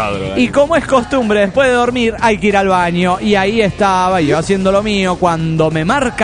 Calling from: Golden, Colorado, United States; de Golden Colorado.

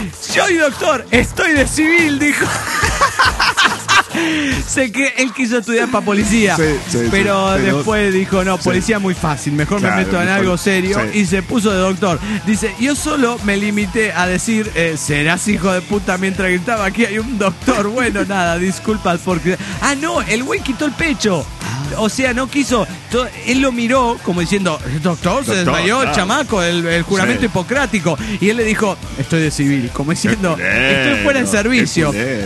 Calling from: Dallas, Texas, United States; de Dallas, Texas.

